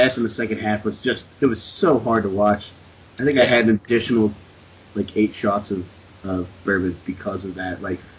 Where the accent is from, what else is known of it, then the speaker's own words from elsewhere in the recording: Houston, Texas, United States; so I'm from Southeast. I lived in Sagemont neighborhood, off 45